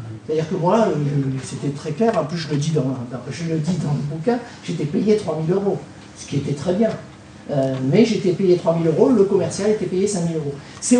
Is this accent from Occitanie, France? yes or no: yes; Occitanie, France; on a joué au foot ensemble, on est de l'Aveyron.